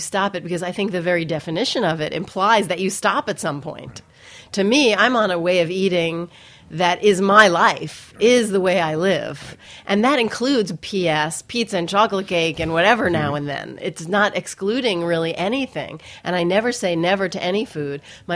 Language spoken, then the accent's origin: English; New York City, New York, United States; I grew up in New York City, and my family was really into, you know, turning me on to different foods.